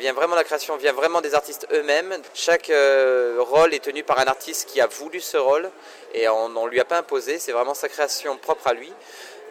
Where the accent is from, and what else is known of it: Toulouse, Occitanie, France